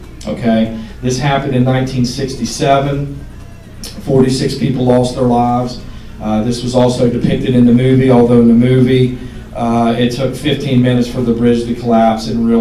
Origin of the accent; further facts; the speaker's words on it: Point Pleasant, West Virginia, United States; I grew up in Point Pleasant. I was about 5 years old when all the Mothman sightings started.